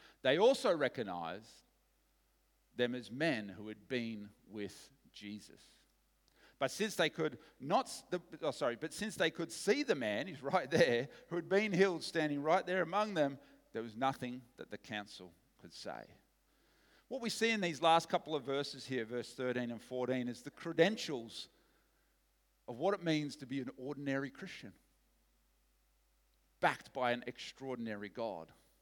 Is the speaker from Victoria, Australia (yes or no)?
yes; Frankston, Victoria, Australia; I grew up in Frankston, just around here.